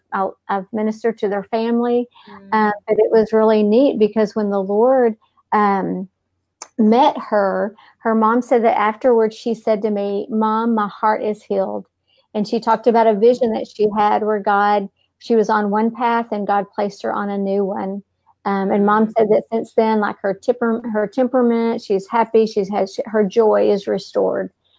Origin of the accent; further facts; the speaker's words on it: Texas, United States; accent: Texas; if my Texas accent throws you off, I'm really sorry, but we're deep in the heart of Texas here.